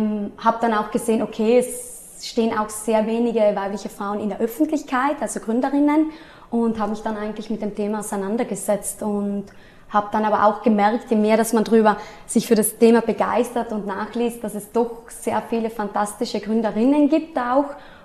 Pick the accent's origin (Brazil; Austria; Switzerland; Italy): Italy; Trentino-Alto Adige; also Spitzname. Ich komme aus Südtirol, bin 28 Jahre alt, habe in Innsbruck internationale Wirtschaft studiert